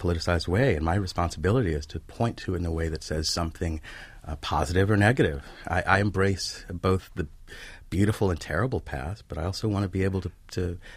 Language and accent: English; Los Angeles, California, United States; I was coming from South Central Los Angeles, not necessarily engaging with the social elite.